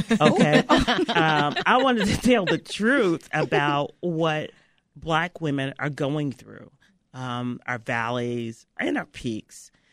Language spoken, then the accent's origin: English; Memphis, Tennessee, United States; So I was raised in Memphis, Tennessee, and, you know, down South.